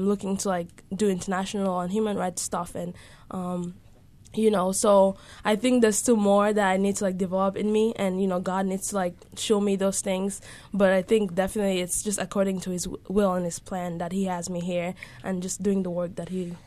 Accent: Cameroon; growing up in Cameroon, it's not the most developed country.

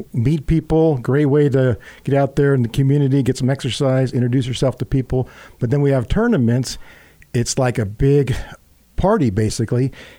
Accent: Price, Utah, United States; now in California, United States; Yes, I'm originally from Price. My parents moved us away to California about 2 years ago.

